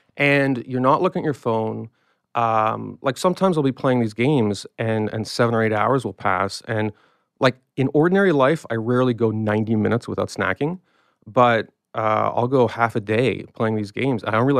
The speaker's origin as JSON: {"language": "English", "country": "Canada", "said": "I'm a Canadian, yeah."}